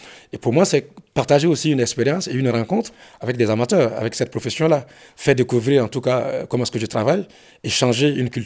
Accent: Burkina Faso; moi, en tant que Burkinabé, je ne peux pas vendre mon diamant directement.

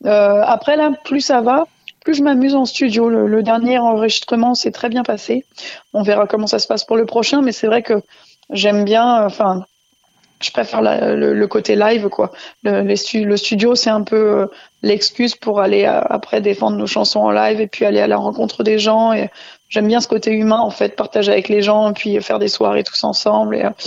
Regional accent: France; mon père est anglais. Après, bon, je suis née en France. Je me considère comme française. Hein, j'ai toujours vécu en France

